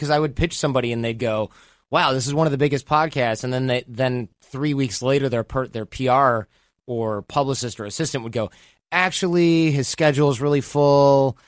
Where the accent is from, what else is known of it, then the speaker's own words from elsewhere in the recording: Michigan, United States; It's cold. I grew up in Michigan. It's freezing.